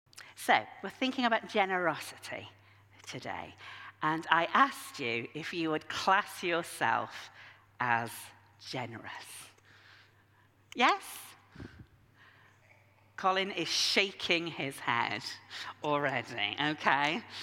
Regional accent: Yorkshire and the Humber, United Kingdom; I'm from Yorkshire, if you don't know.

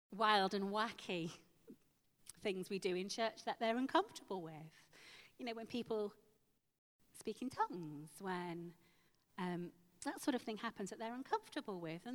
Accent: United Kingdom; We don't do that, we're British.

